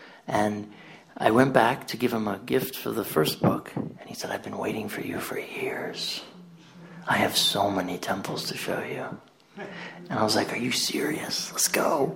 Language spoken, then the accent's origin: English; Florida, United States; Me, I grew up in Florida, so you pick them up and you just throw them out of the way.